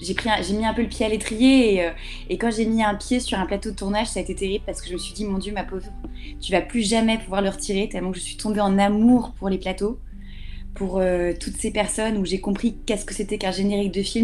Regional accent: Brittany, France; comme tu l'as dit, je suis bretonne.

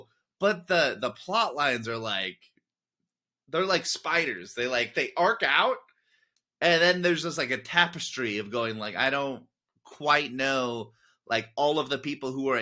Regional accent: United States; I'm American, but, you know. I grew up watching soccer

